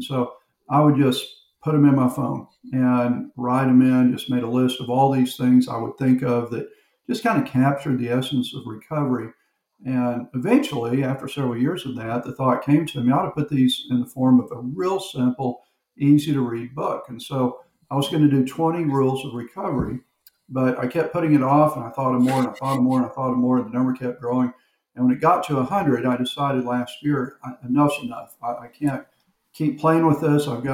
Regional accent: Houston, Texas, United States; now in Florida, United States; We're from Houston, Texas. I was a senior pastor for over 30 years

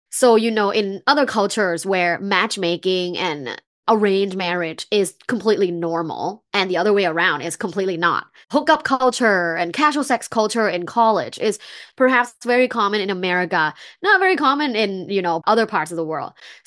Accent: Bangkok, Thailand; English is a second language; I'm originally from Bangkok, Thailand. I grew up in a very sexually conservative culture.

